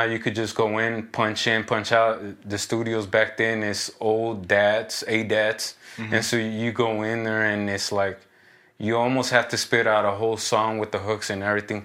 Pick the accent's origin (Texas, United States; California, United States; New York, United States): California, United States; East Palo Alto; also born or lived in Mexico / Patterson; Originally, I was born in Mexico, but then as a little kid, they brought me down here to the United States and started off in East Palo Alto, that area, till 95, moved down to Patterson area